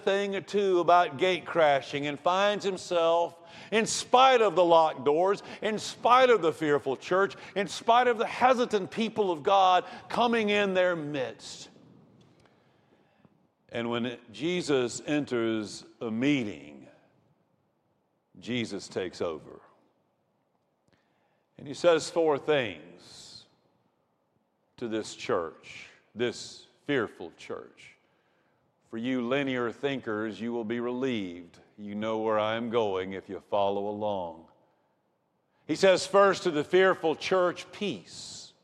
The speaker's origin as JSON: {"language": "English", "region": "Georgia", "country": "United States", "tie": "born or raised there", "also_born_or_lived": "Rome, Georgia"}